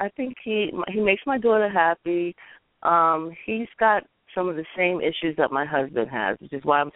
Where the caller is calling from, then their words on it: Virginia, United States; I'm calling from Virginia.